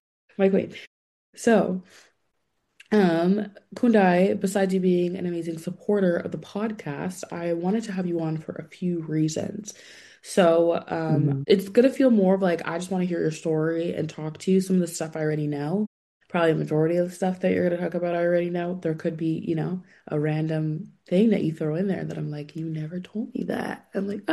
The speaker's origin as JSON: {"language": "English", "region": "California", "country": "United States", "said": "I think I said I'm from California."}